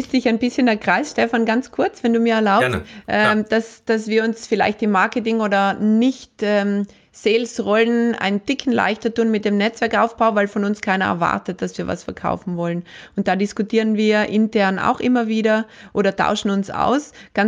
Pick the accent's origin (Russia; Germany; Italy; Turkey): Italy; Trentino-Alto Adige; Ich komme gerade aus einer Woche Urlaub in meiner Heimat Südtirol